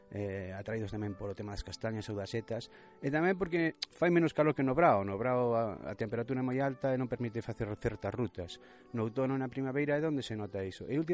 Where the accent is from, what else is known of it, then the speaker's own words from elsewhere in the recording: A Coruña, Galicia, Spain; now in O Courel, Spain; Non, eu son da Coruña.